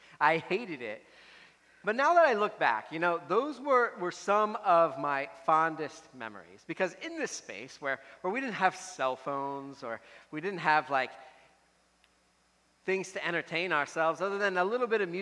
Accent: Philadelphia, Pennsylvania, United States; when I was a child, I grew up outside of Philadelphia, and we used to take a lot of family trips.

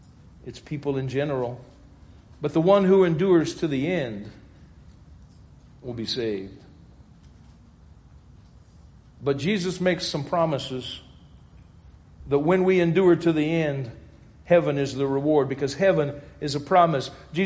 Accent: Louisiana, United States; I grew up in South Louisiana. South Louisiana, still over 70% Roman Catholic.

